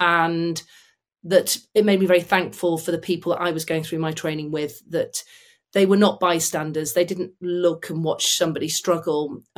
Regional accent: Manchester, North West England, United Kingdom; from Manchester.

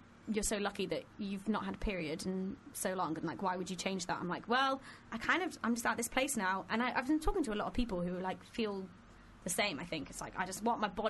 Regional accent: Houston, Texas, United States; Cool. I'm from Houston.

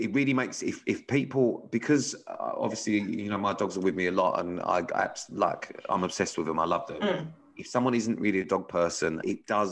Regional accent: Birmingham, West Midlands, United Kingdom; Fucking it. I'm so sorry to anyone from Birmingham.

